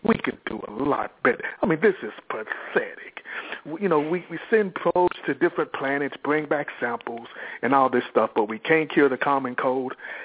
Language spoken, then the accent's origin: English; Houston, Texas, United States; I'm from Houston, Texas.